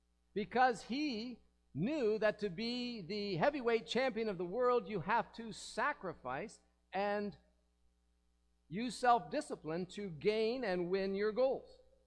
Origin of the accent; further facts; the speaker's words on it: Ohio, United States; King is from northeastern Ohio, so he set Mike up in a big house, in a big property, not far from my hometown.